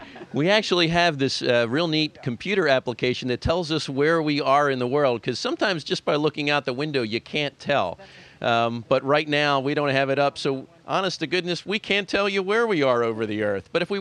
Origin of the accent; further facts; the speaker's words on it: Philadelphia, Pennsylvania, United States; Oh, I grew up in the Northeast there. I went to St. Martha's grade school, Archbishop Ryan High School